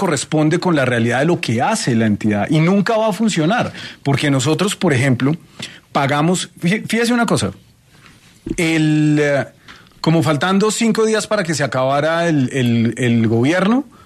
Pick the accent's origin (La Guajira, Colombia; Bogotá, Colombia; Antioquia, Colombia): Bogotá, Colombia; Yo soy de Bogotá.